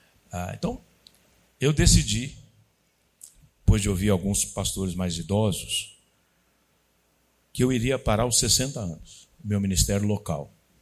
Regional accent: Muzambinho, Minas Gerais, Brazil; born there; Eu sou mineiro de nascimento. Nasci numa pequena cidade lá no sul de Minas, chamada Muzambinho.

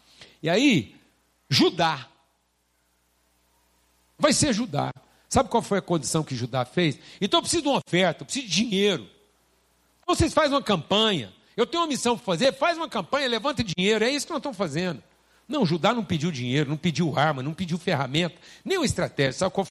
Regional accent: Estrela do Sul, Minas Gerais, Brazil; A família dele é de Estrela do Sul, de onde eu sou.

